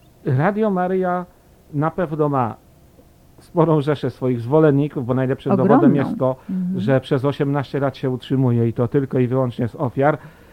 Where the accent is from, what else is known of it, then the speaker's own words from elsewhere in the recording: southern Poland, Poland; gdzie się urodziłem, w południowej Polsce, w niewielkiej miejscowości. Tam się wychowałem, potem poszedłem do redemptorystów.